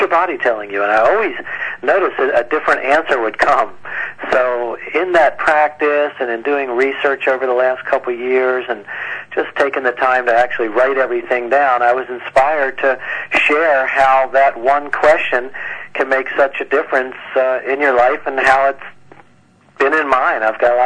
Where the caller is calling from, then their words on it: California, United States; I'm in Marin County, north of the Golden Gate Bridge.